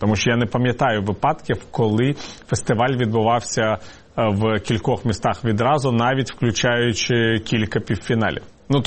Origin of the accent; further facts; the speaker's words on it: Kyiv, Ukraine; Я як киянин скажу